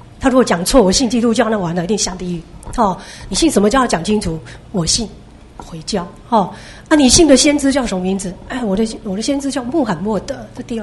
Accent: Taiwan; 我们台湾这边也是一样哈。

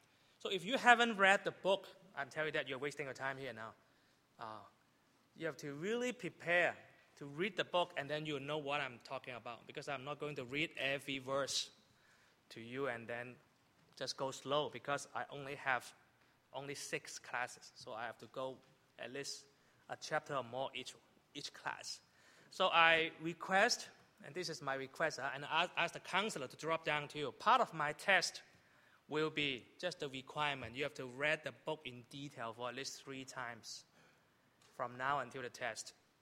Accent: Canada; I'm from Canada. I live in Vancouver.

